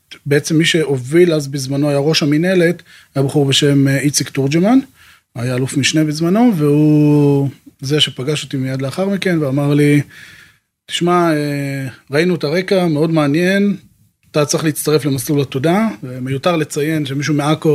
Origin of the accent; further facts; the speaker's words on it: Acre, Northern District, Israel; אז נולדתי וגדלתי בעיר בצפון שנקראת אקו